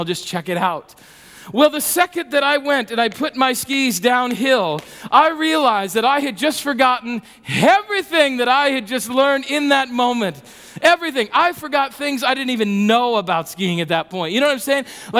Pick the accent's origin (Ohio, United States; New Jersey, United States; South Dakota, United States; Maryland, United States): South Dakota, United States; So I learned to ski when I grew up in South Dakota, and so I learned to ski at Terry Peak Lodge.